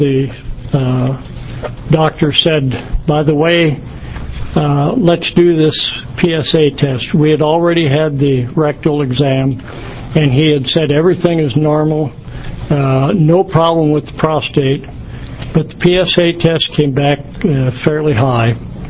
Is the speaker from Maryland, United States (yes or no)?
no; Pendleton, Oregon, United States; I'm from Pendleton, Oregon.